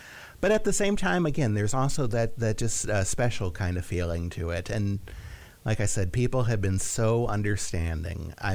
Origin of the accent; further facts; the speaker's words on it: Michigan, United States; I'm from Michigan